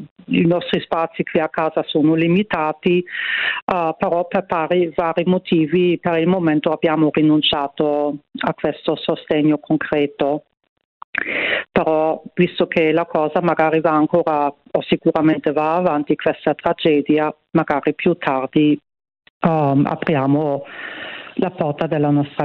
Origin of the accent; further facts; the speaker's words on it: Germany; Italian is a second language; now in Lonato del Garda, Italy; Come sentite dal mio accento forte, sono non dalla Sicilia, sono origine dalla Germania.